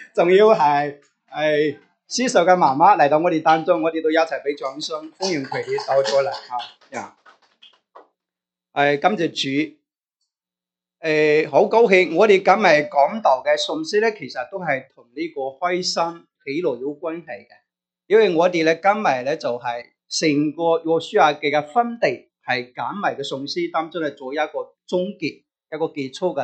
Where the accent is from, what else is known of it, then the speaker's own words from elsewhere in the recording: Hunan, China; 我是出生在湖南农村的。从小是农村长大，所以我对那些土地呢是很有感情。